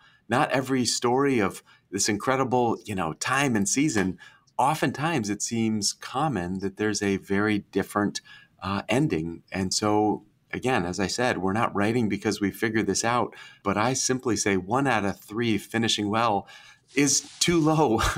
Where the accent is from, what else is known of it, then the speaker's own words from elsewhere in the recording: New England, United States; And so I grew up in New England, and every summer we would go